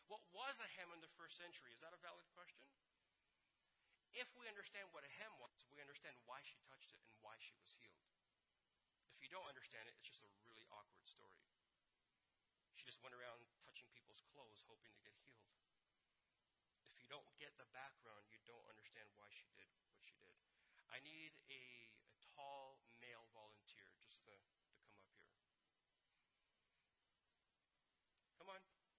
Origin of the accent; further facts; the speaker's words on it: Canada; Now, I'm a Canadian, so when I read that somebody touched the hem of his garment, I think like a Canadian.